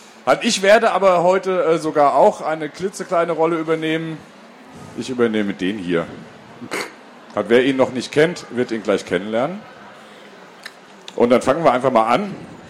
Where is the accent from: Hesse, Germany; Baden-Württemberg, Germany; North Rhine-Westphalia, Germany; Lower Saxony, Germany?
Hesse, Germany; Frankfurt am Main; ich komme aus Frankfurt am Main.